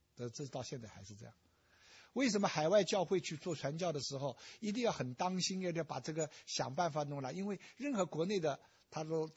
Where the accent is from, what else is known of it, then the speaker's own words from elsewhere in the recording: China; 我希望我们中国人呢，早日从这种龙的捆绑里走出来。